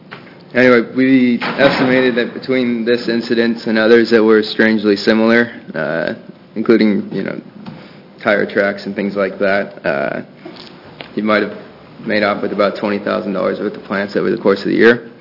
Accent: Salem, Oregon, United States; from Salem, Oregon.

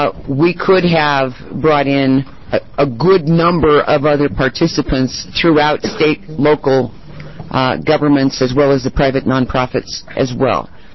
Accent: Gateway, United States; in my hometown in Gateway, we think they stand for post hole diggers

